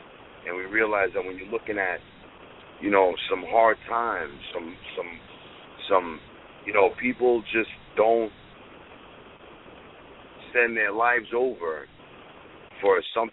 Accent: Bayside, New York, United States; also born or lived in Brooklyn / Manhattan / Staten Island; I'm from Bayside, Queens. I pretty much grew up in all the boroughs, in every borough, Queens, New York, Brooklyn, Manhattan, Staten Island.

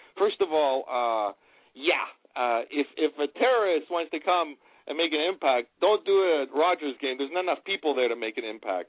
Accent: Canada; I'm a hometown boy. I'm a Canadian, you know, first

